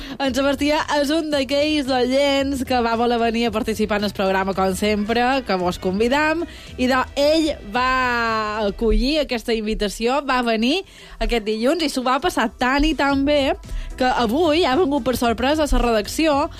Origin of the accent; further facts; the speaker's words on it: Balearic Islands, Spain; Jo, com a bona mallorquina, no vaig a la mà fins al mes de juliol.